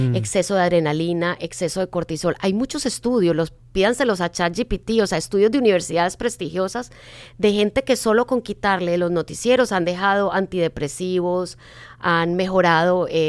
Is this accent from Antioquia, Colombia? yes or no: yes; Antioquia, Colombia; yo bromeo y digo que casi me engangreno el brazo, por exagerada, que como buena paisa